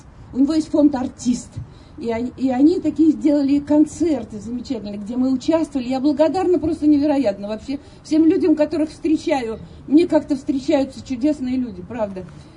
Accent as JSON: {"language": "Russian", "town": "Nizhny Tagil", "region": "Sverdlovsk Oblast", "country": "Russia", "said": "вот у нас сейчас в Нижнем Тагиле, я из Нижнего Тагила"}